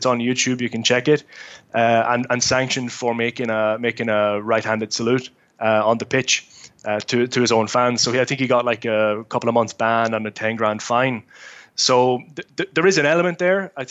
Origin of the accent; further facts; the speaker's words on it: Dundalk, Leinster, Ireland; I'm obviously born and bred in Dundalk. Went up to play there when I was about 14 actually.